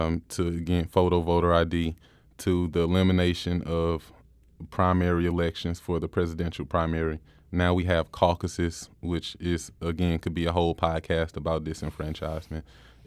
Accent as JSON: {"language": "English", "town": "Hillsdale", "country": "United States", "tie": "born or raised there", "said": "That's the first home that I was brought home to, so I'll forever claim Hillsdale as my hometown."}